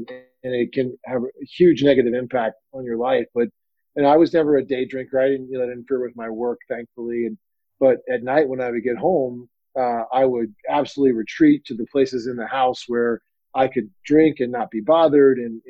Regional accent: the South, United States; I was raised in the South, where alcohol was just a part of the culture.

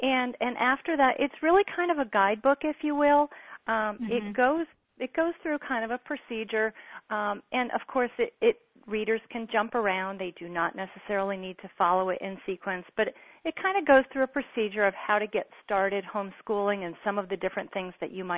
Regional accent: Connecticut, United States; Well, I'm originally from Connecticut. I'm a Florida transplant, I guess you'd call

